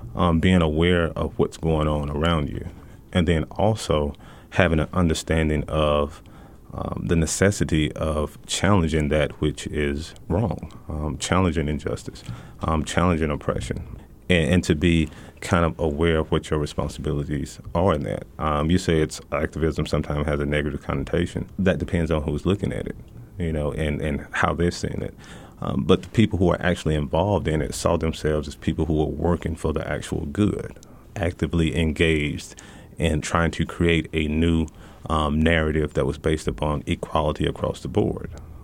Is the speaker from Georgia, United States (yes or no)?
no; Oxford, Mississippi, United States; now in El Paso, United States; I'm actually a native Mississippian. So I was born in Oxford, Mississippi, and I stayed in the state of Mississippi working until I actually came here to UTEP.